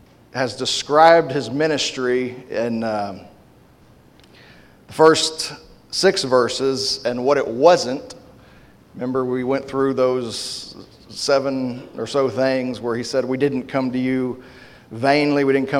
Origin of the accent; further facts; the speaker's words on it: Corpus Christi, Texas, United States; born there; And I was born in Corpus Christi, Texas, but I feel more at home in Beeville, Texas than anywhere else.